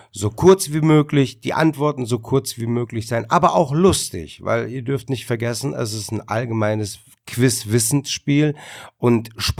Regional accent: Duisburg, North Rhine-Westphalia, Germany; born there; Ist meine Geburtsstadt, hallo?

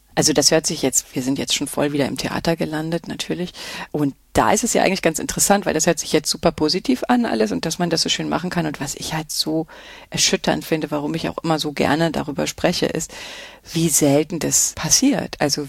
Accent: North Rhine-Westphalia, Germany; Ich komme natürlich aus dem Ruhrgebiet

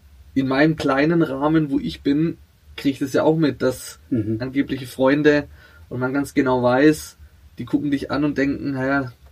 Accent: Italy; Ich bin Italiener, in Italien ist es

